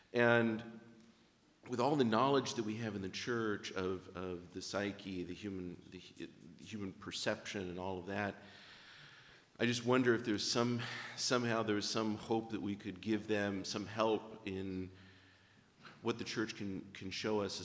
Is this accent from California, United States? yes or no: yes; Torrance, California, United States; from Torrance, California.